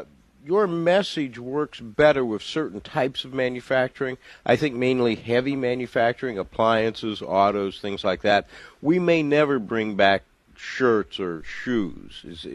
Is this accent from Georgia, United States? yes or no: no; Fort Wayne, Indiana, United States; You know, I grew up in Fort Wayne, Indiana, and I grew up in the shadow of this huge General Electric factory complex